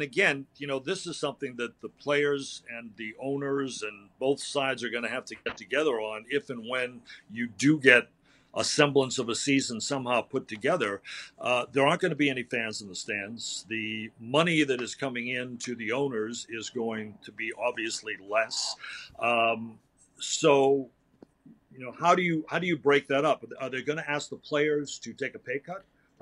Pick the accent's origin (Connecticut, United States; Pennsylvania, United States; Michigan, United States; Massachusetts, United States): Massachusetts, United States; Boston; I grew up in Boston and Ted was the man.